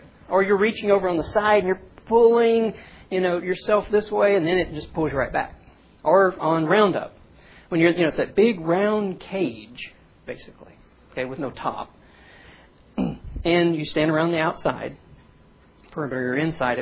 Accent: the South, United States; Okay, now, there was one down at Astroworld in Houston. I grew up in the South.

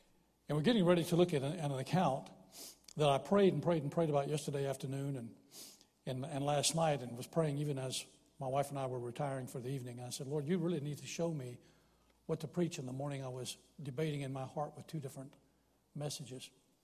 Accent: Lynchburg, Virginia, United States; I grew up in Lynchburg, Virginia. I was saved as a bus kid at Thomas Road.

